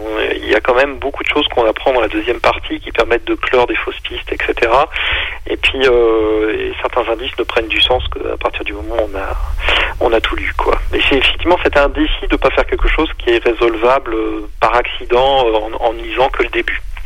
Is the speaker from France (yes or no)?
yes; Normandy, France; Je vous rappelle que je suis normand moi-même